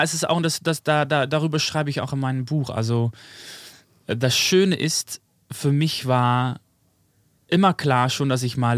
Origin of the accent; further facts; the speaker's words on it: southern Netherlands, Netherlands; German is a second language; now in Amsterdam, Netherlands; Aber ich komme ja aus dem Süden in Holland.